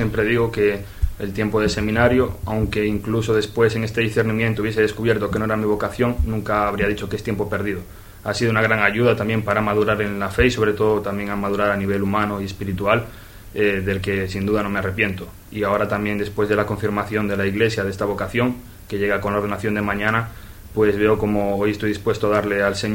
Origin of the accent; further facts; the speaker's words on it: Vigo, Galicia, Spain; soy de Vigo, aquí cerquita, y yo pertenezco desde pequeño a una comunidad neocatecumenal.